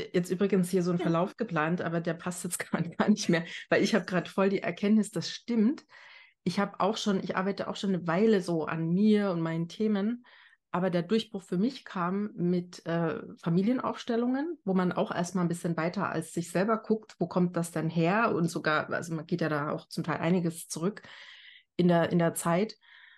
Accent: East Germany, Germany; ich komme aus Ostdeutschland, ich habe das dort nicht gehabt, ich habe das hier nicht.

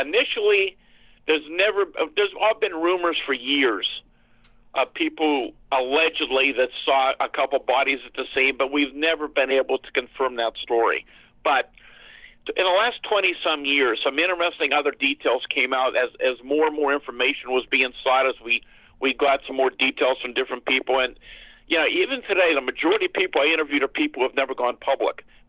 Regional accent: Greensburg, Pennsylvania, United States; about 12 miles from my hometown of Greensburg, Pennsylvania, in Westmoreland County, about 40 miles southeast of Pittsburgh.

